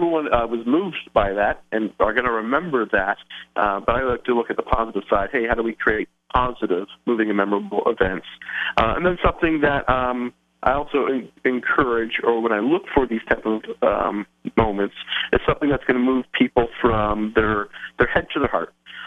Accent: Canada; now in Hunterdon County, United States; and we live here in Hunterdon County, New Jersey. I am a Canadian, so you might hear some outs and abouts as we speak.

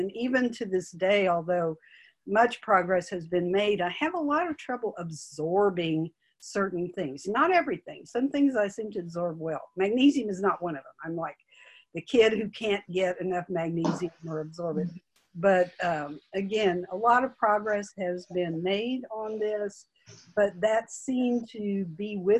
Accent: Austin, Texas, United States; I'm from Austin, Texas.

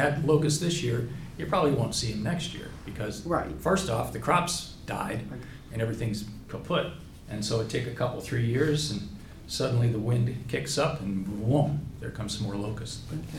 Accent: Colorado, United States; I grew up in Colorado, though, and in the mountains of Colorado, they don't have cicadas much.

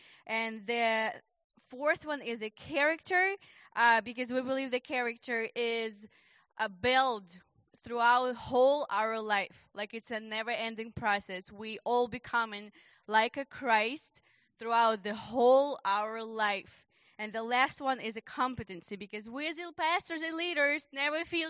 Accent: Concord, North Carolina, United States; We're from Concord, North Carolina at Abundant Life Church.

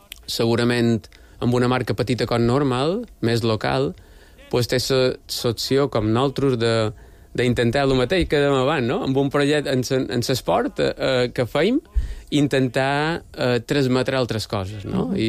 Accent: Balearic Islands, Spain; som mallorquins

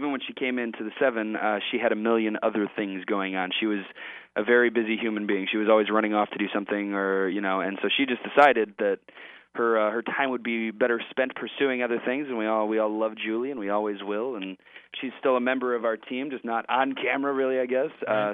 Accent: Chicago, Illinois, United States; Yeah, I'm a Chicagoan.

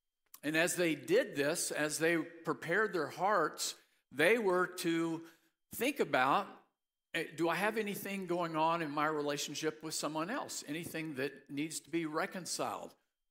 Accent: Missouri, United States; A few weeks ago, I came across a story from my home state of Missouri

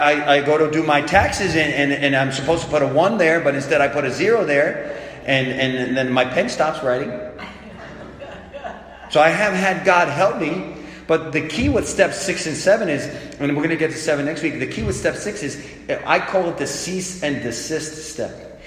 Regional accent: Long Island, New York, United States; George is from the Bronx. I'm from Long Island.

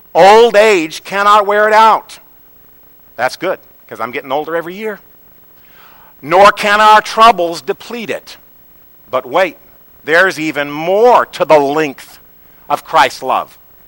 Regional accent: Missouri, United States; I grew up in Missouri. How many of you know there aren't many oceans in Missouri?

